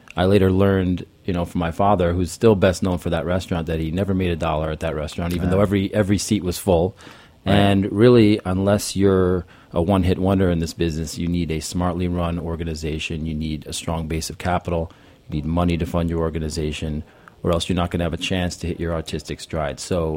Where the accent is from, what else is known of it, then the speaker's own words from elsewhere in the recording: St. Thomas, U.S. Virgin Islands; I was born and raised on St. Thomas in the Virgin Islands, and I grew up in a restaurant.